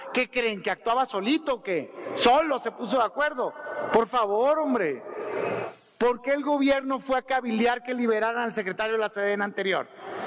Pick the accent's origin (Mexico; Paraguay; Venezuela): Mexico; quiero que se acabe la violencia que genera el crimen organizado en mi país con el gobierno coludido que tenemos